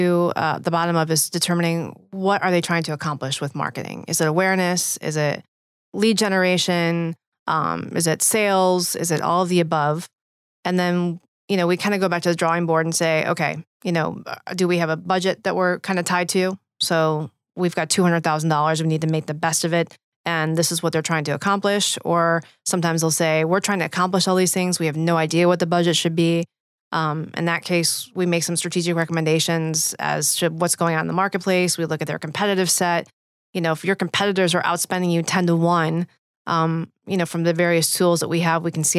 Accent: Detroit, Michigan, United States; I'm originally from the Detroit area and had worked in internal communications there.

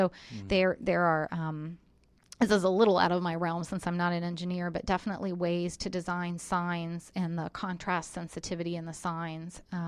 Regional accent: Ohio, United States; I was, in fact, just in Michigan, and growing up in Ohio, I spent a lot of time in Michigan, but not New Jersey.

